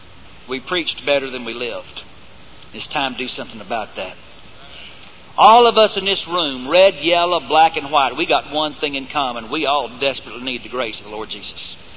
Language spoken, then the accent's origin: English; Dallas, Texas, United States; I grew up in a racist church. I grew up in South Dallas during a time they called white flight